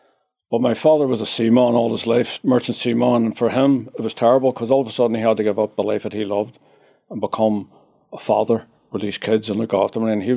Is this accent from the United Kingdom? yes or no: yes; Belfast, Northern Ireland, United Kingdom; And in Belfast